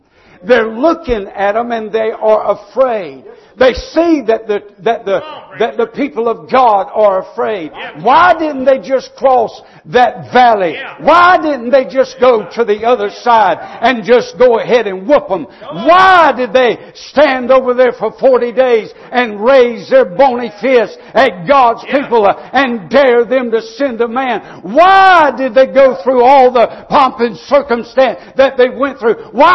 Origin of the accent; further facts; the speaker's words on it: Waycross, Georgia, United States; Started a church in 1988 in my hometown of Waycross, Georgia.